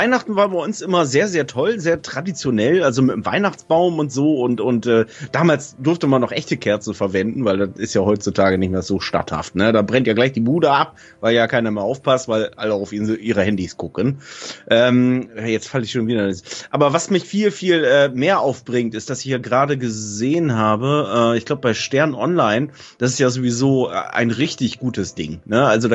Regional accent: Cologne, North Rhine-Westphalia, Germany; accent: Kölsch; now in Hamburg, Germany; mein kölscher Akzent, obwohl ich in Hamburg lebe

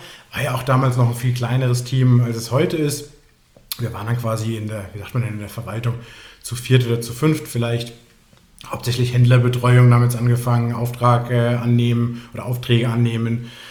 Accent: Frankfurt, Hesse, Germany; ländlich aufgewachsen in Frankfurt.

